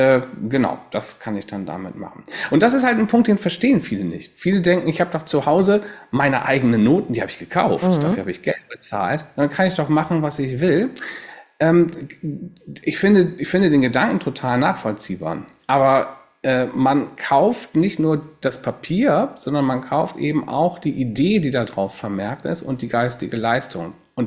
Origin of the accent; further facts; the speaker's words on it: Bremerhaven, Bremen, Germany; born there; Komm gebürtig aus Bremerhaven